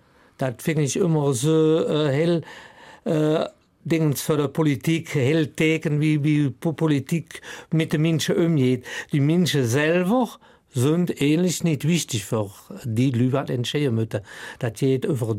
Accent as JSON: {"language": "German", "town": "Kelmis", "region": "Wallonia", "country": "Belgium", "said": "Und das war auch bei uns in Kelmes."}